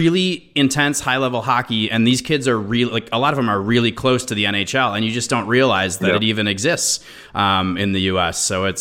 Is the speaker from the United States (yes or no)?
yes; Minnesota, United States; When you grew up, like I grew up in Minnesota and I knew nothing about the Canadian junior leagues, right?